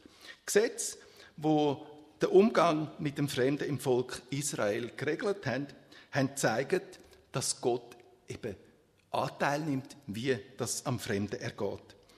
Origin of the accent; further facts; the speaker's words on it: Switzerland; aber als Schweizer selber, einmal ich zumindest, habe auch Probleme